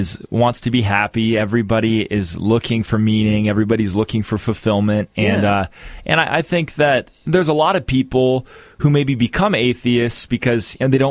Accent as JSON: {"language": "English", "town": "Portland", "region": "Oregon", "country": "United States", "said": "Oh, you know, I am from Portland."}